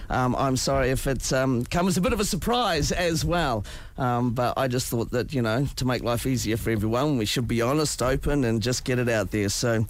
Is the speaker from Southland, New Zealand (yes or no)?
yes; Gore, Southland, New Zealand; And, you know, I came from Gore, man, you know.